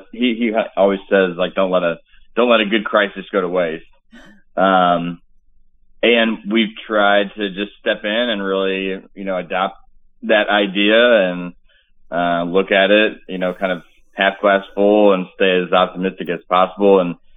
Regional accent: Farmington, Missouri, United States; I'm from Farmington, Missouri, raised up playing sports. My parents divorced when I was young, pretty decent upbringing. I fell in love with sports, a small town, big football town.

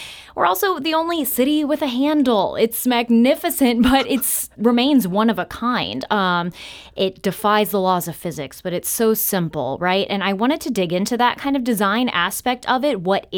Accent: Missouri, United States; I grew up in West County, St. Charles County, and even miles from the shadow of the arch

